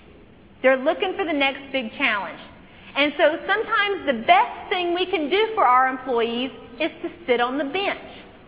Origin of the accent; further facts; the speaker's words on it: Locust Grove, Oklahoma, United States; Now, in my hometown of Locust Grove, Oklahoma, the local auto mechanic is a guy named Pork Roland.